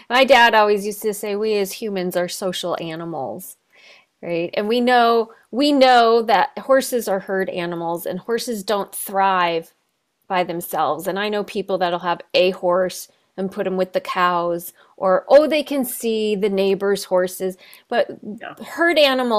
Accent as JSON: {"language": "English", "region": "North Dakota", "country": "United States", "moved": "as an adult", "said": "But I knew I wanted to do horses, so I moved from North Dakota to Tucson, Arizona to do a 2-year apprentice program at Almara Arabians."}